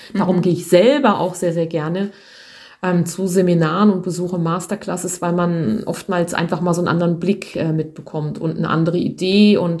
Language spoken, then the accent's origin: German; Seesen, Lower Saxony, Germany; ich wollte eigentlich unbedingt weg aus meiner Heimatstadt Seesen, weil das war mir alles zu klein und zu eng